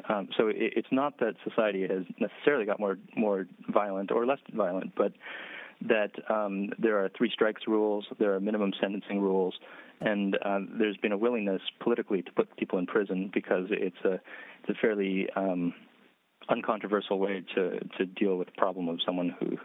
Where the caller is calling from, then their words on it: Hong Kong; I'm calling in from Hong Kong right now.